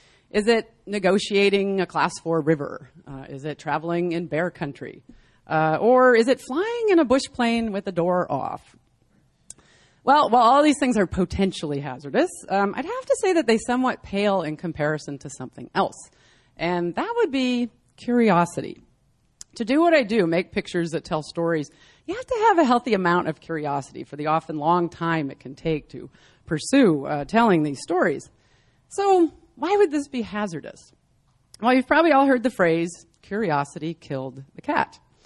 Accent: Seattle, Washington, United States; I'm from Seattle, and so it's always really nice to come down here and visit and see the sun.

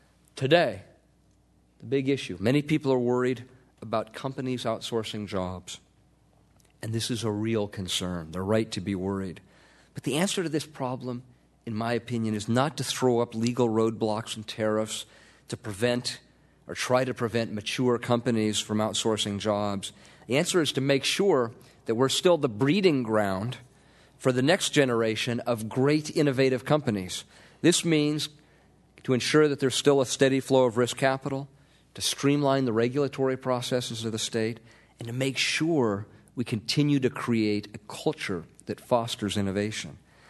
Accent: Los Angeles, California, United States; born there; Since I was born in Los Angeles in 1956, California has catapulted from being a middling state to be one of the great economic superpowers in the world.

